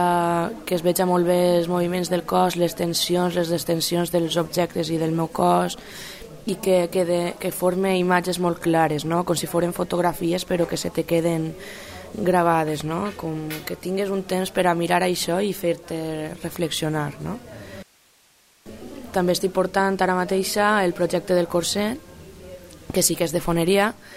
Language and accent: Catalan; Canals, Valencian Community, Spain; now in Valencia, Spain; soc de Canals i porto 5 anys així a València